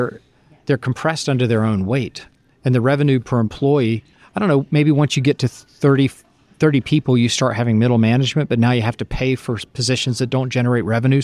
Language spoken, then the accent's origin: English; Athens, Georgia, United States; And so I grew up around Athens, Georgia in the 80s and 90s.